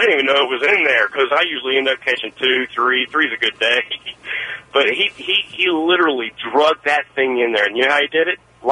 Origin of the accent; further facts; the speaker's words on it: West Virginia, United States; I'm originally from West Virginia